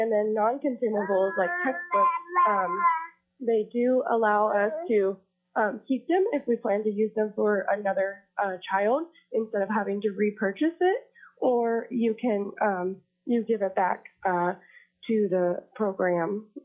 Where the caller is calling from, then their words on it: Anchorage, Alaska, United States; I am calling in from Anchorage